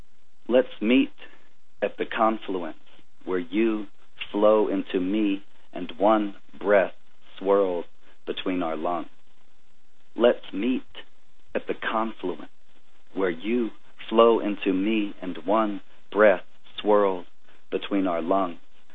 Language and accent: English; the South, United States; as Daniel said, I am from the South, and I was always deeply interested in issues of racial justice and racial healing.